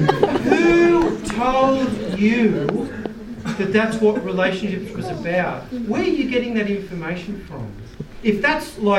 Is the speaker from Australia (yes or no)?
yes; Sydney, New South Wales, Australia; born there; I'm going to remind all of you here, I was born in Australia.